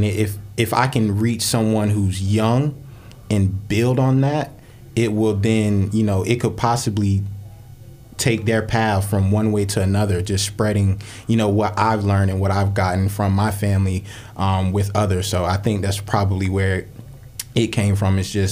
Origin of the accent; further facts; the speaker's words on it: St. Petersburg, Florida, United States; I'm born and raised in St. Pete.